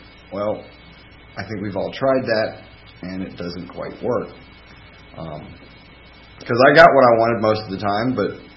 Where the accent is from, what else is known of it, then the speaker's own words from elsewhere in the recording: Atlanta, Georgia, United States; I am born and raised in Atlanta, Buckhead community, but I quickly moved down to Little Five Points area.